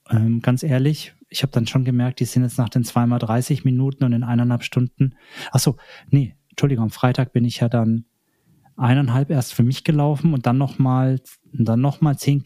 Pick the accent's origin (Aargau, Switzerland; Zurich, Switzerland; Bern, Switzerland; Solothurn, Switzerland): Aargau, Switzerland; Lenzburg; Und dann bin ich bei uns in Lenzburg immer schön Richtung Schloss Lenzburg nach oben